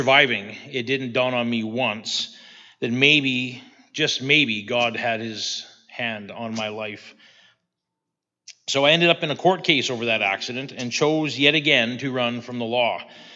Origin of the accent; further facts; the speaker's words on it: Dundurn, Saskatchewan, Canada; I was born in 77, the year … died, in Saskatoon, and I was raised in Dundurn.